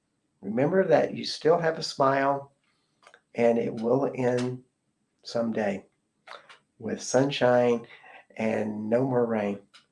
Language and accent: English; Austin, Texas, United States; now in Quillan, France; even though he lives in my hometown of Austin.